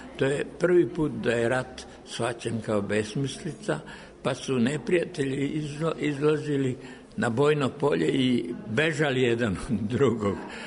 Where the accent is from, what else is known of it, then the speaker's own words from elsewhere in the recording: Mokrin, Vojvodina, Serbia; To je za mene zemljačka nagrada, ja sam iz Banata. Moje selo Mokrin je pripadalo